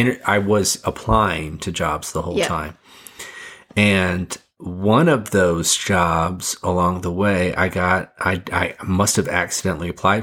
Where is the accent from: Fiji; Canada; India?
Fiji; I came from Fiji. See, the thing is, in Fiji, Christmas Day is not that big a deal. It's Boxing Day.